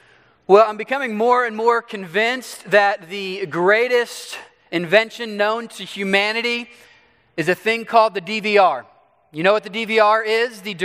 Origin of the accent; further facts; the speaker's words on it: Dallas, Texas, United States; I'm from Dallas. I'm a big fan of the Cowboys.